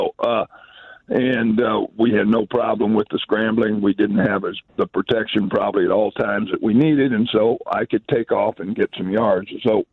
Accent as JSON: {"language": "English", "town": "El Dorado", "region": "Kansas", "country": "United States", "tie": "born or raised there", "also_born_or_lived": "Manhattan", "said": "I was born in Manhattan. I grew up in El Dorado."}